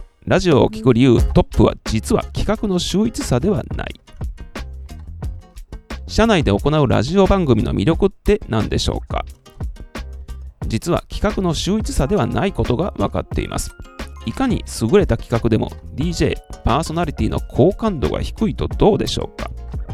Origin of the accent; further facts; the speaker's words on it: Hiroshima, Japan; 私の故郷は広島なので何度も行ってるのですが